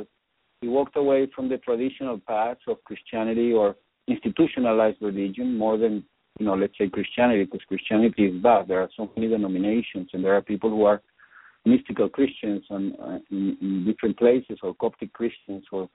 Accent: Venezuela; moved away; also born or lived in Texas, United States; I was born in Texas, the United States, and at the age of 3 months, I was taken to Venezuela, where I grew up.

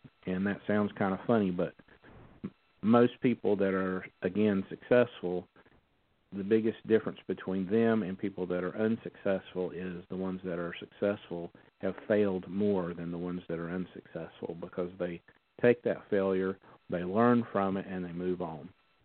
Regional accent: the South, United States; You know, I'm from the South.

